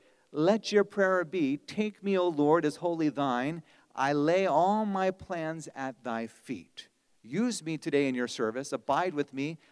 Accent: Pennsylvania, United States; I'd probably see some logs here, but we're from Pennsylvania, so it's a different kind of log.

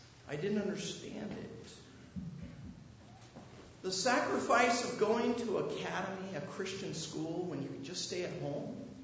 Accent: Ketchikan, Alaska, United States; I grew up in Ketchikan, Alaska, in a very small little church and church school.

